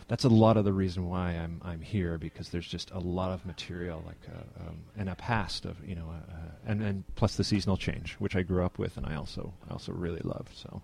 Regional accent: Toronto, Ontario, Canada; No, I grew up in Toronto. So I grew up in the suburbs of Toronto.

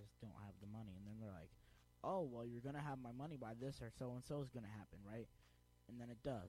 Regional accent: New York, United States; Me being from the, you know, Catskill area, Greene County, sort of.

